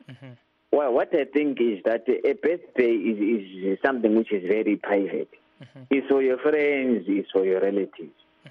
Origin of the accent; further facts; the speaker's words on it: Matabeleland South, Zimbabwe; also born or lived in Bulawayo; I'm from Bulawayo, but I hail from Matabeleland South.